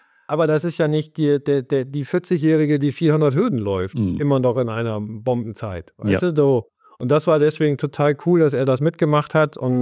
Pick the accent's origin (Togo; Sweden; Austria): Sweden; Gothenburg, Västra Götaland County; in Schweden, in Göteborg, da wo ich herkomme